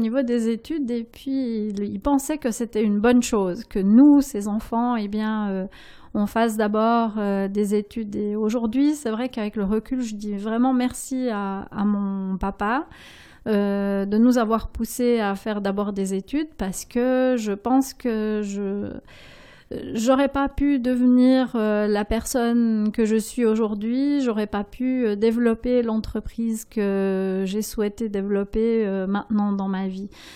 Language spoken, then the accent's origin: French; Neuchâtel, Switzerland; Quand j'étais enfant, j'ai grandi à Neuchâtel dans le quartier où il y avait une belle fabrique de chocolat qui s'appelait Suchard